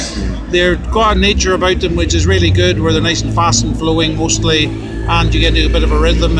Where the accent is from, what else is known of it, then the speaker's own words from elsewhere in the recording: Ballymena, Northern Ireland, United Kingdom; now in England; We live in England, I'm from Ballymena originally.